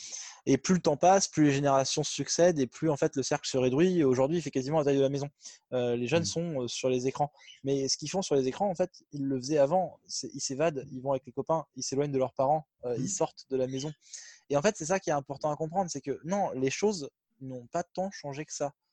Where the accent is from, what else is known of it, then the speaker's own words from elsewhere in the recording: Centre-Val de Loire, France; Moi, quand j'étais ado, je viens du Berry. Alors là, c'est vraiment le fin fond de la France, tu vois. Hein, voilà, pour ceux qui ne connaissent pas, c'est aux alentours de Châteauroux et tout ça.